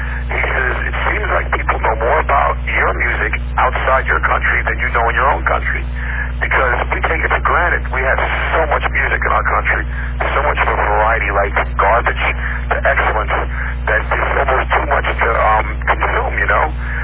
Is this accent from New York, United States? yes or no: yes; New York, United States; I grew up in New York. I never heard of this guy.